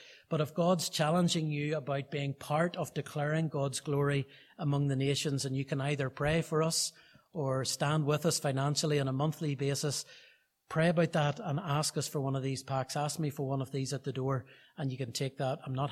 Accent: Portadown, Northern Ireland, United Kingdom; So we're still hands-on reaching children, even in our own town. We come from Portadown, and so we try to be involved as much as we possibly can

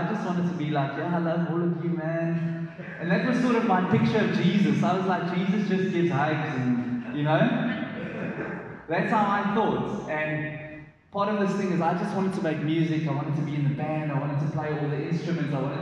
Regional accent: Boksburg, Gauteng, South Africa; The Boksburg was still very deep in me. I came from Boksburg. I was out of Boksburg, but the Boksburg wasn't out of me, unfortunately.

